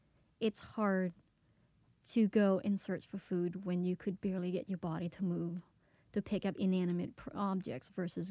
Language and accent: English; Phnom Penh, Cambodia; all of the social, civilized world that I grew up with in Phnom Penh, it was all banned.